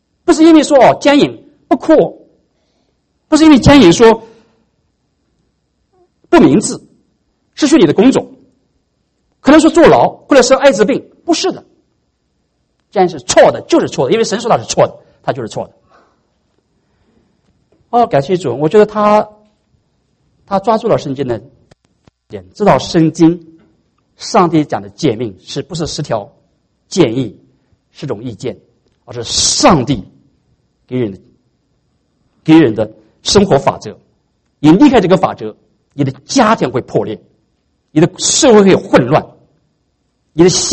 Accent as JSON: {"language": "Chinese", "country": "China", "said": "我们中国人有句话说，月黑风高夜，杀人放火天。"}